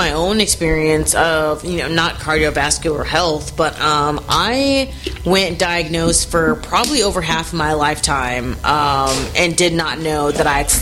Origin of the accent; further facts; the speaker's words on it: Houston, Texas, United States; also born or lived in Austin; Like, I'm from Houston, but I lived in Austin for almost a decade. Now I'm out here in the Bay Area.